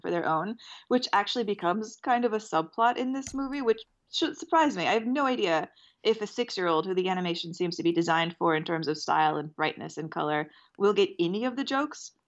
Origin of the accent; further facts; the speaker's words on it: Texas, United States; And I have to say, as a Texan, like that dynamic felt a little bit off for rural West Texas.